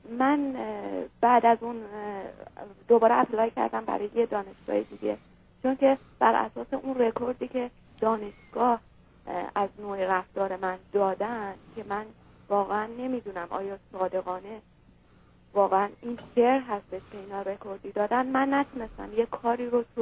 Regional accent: Iran; اگر این حرف رو میزنی من ایرانیم

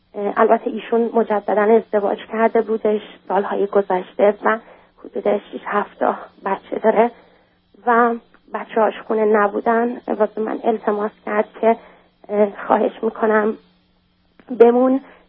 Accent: Iran; moved away; از اینا خواستم که به من کمک کنن از ایران بیام بیرون. زمانی که از ایران بیرون اومدم

